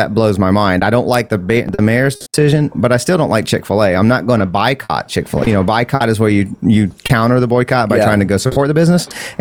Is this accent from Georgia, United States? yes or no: yes; Georgia, United States; accent: Southern; I'm from Georgia originally.